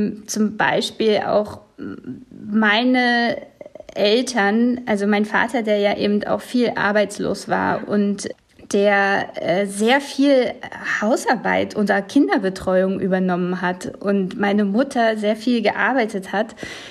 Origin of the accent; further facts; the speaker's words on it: Brandenburg, Germany; Also ich bin mir meiner Ostigkeit sehr bewusst.